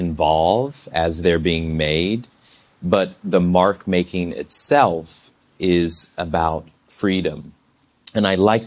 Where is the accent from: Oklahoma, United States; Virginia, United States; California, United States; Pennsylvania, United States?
Virginia, United States; Richmond; I remember going to the museum in my hometown of Richmond, Virginia.